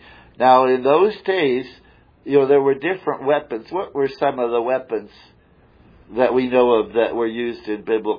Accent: Illinois, United States; also born or lived in Colorado; Yeah, I remember, I was raised in Illinois, which is all flat, and Florida's pretty flat too, but I spent some time in Colorado

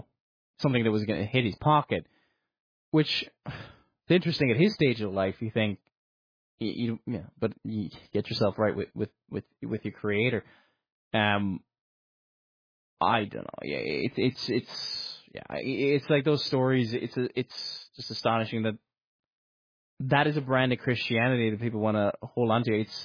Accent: Ireland; I think I might do something on … like, probably the fact that I'm Irish and all that.

